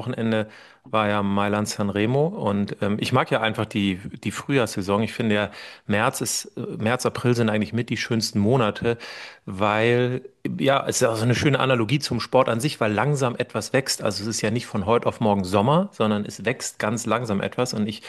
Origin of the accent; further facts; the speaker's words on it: Germany; Ich komme ja aus der Nähe von Hamburg und das heißt wirklich so, das ist ja der ehemalige Zonenrandbezirk. Also von mir zur ehemaligen Zonengrenze sind es ja, weiß nicht, 10 Kilometer oder so.